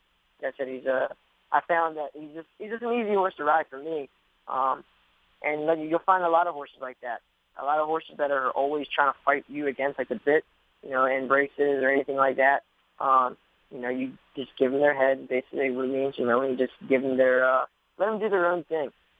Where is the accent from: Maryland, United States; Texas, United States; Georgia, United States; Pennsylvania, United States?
Maryland, United States; But then again, I grew up in Maryland, so like I also know you got to be patient with the horses.